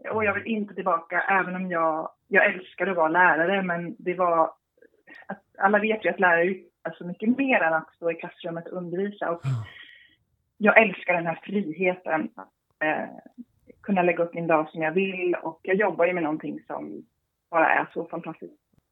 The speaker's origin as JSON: {"language": "Swedish", "town": "Norrköping", "region": "Östergötland", "country": "Sweden", "tie": "born or raised there", "said": "jag befinner mig i Norrköping. Där också min bok utspelar sig. Jag är född här och uppvuxen här och har kommit tillbaka hit."}